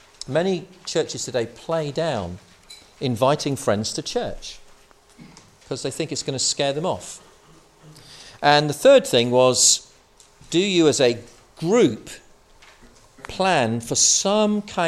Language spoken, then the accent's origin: English; United Kingdom; We're British, after all.